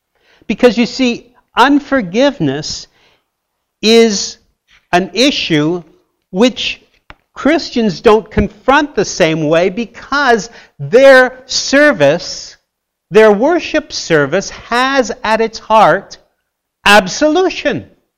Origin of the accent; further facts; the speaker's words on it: Canada; After all, I'm Canadian, right?